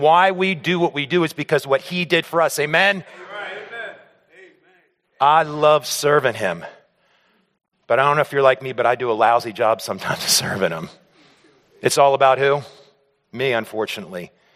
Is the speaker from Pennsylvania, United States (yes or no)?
yes; Hershey, Pennsylvania, United States; Well, guys, I hail from Hershey, Pennsylvania